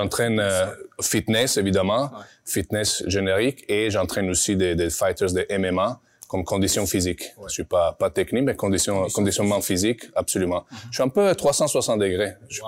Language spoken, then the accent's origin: French; Turin, Piedmont, Italy; moved away as an adult; now in Canada; comme tu as dit. Je viens d'Italie. Je suis pas … canadien. J'ai émigré ici il y a 11, 12 ans à peu près. Et en fait, moi, je viens d'Italie, de Turin, du nord d'Italie.